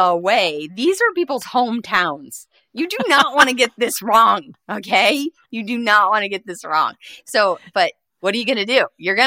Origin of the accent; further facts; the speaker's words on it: California, United States; also born or lived in Arizona / Rhode Island; Well, first off, I was born in Arizona, raised in California most of my life.